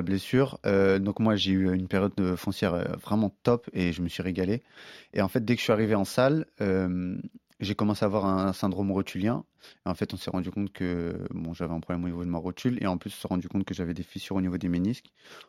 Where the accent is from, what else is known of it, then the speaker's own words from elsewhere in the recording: Corbeil-Essonnes, Île-de-France, France; je suis né à Corbeil-Essonne, pour vous rendre compte un peu du contrario.